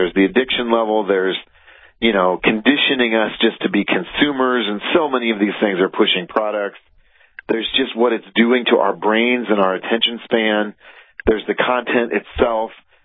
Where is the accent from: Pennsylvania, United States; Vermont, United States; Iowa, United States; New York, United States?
Iowa, United States; And okay, you know, I grew up in Iowa. Our house was almost destroyed by a tornado when I was 4